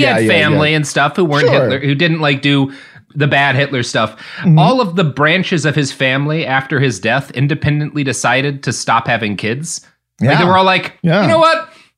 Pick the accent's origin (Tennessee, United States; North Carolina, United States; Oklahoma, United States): Oklahoma, United States; also born or lived in St. Louis, Missouri; I was born in St. Louis and have, like, vague memories of my time there before we moved to Oklahoma.